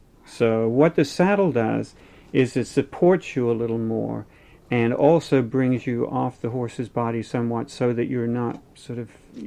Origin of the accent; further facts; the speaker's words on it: England, United Kingdom; also born or lived in Dublin, Ireland; I was born in Dublin, Ireland, in 1945. I actually grew up mostly in England and went to school in England, so I'm more, even though I have an Irish passport, I grew up in England. I'm more English than Irish.